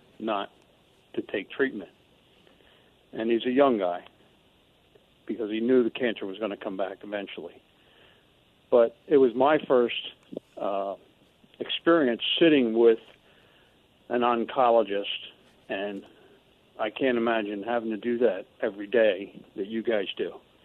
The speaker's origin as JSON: {"language": "English", "region": "Delaware", "country": "United States", "said": "I'm from Delaware"}